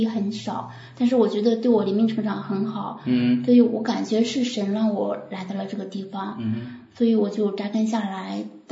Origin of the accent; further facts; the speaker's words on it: Shandong, China; moved away as an adult; 我是大陆过来的，我是山东人。我来这边是读教育学的博士。 来这边一年多了。